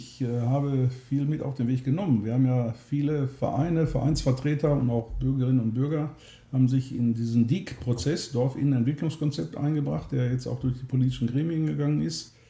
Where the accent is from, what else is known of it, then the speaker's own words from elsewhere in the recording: Bochum, North Rhine-Westphalia, Germany; born there; Ich war schon mal in meiner Geburtsstadt Bochum kommunalpolitisch tätig, von 78 bis 99.